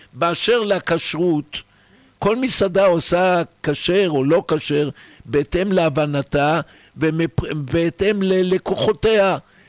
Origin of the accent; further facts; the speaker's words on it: Tel Aviv, Tel Aviv District, Israel; אני זוכר, אני תל אביבי, אני זוכר שבשנות ה-50 הייתי ילד בן 5-7